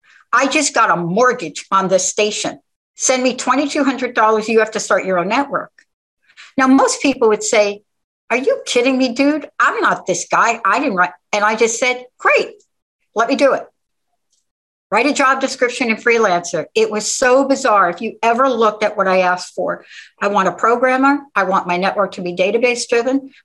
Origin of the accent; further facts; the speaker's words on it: New York, United States; now in Washington State, United States; I'm a girl from New York that happens to live in Washington State.